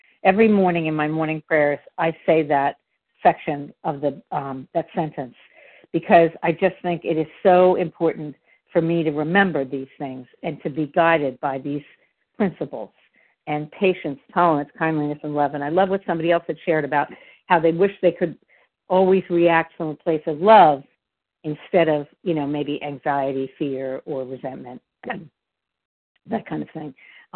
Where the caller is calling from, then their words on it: Pennsylvania, United States; I'm calling from Pennsylvania, outside of Philadelphia, and my call got dropped, and then I couldn't get back on.